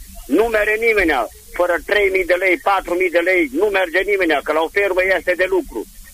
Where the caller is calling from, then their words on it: Sighișoara, Mureș County, Romania; din Sighișoara, județul Mureș